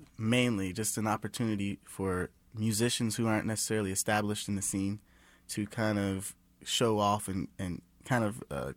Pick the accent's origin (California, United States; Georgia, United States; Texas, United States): Georgia, United States; Marietta; But before that, I grew up in Marietta, Georgia, and they have a scene there.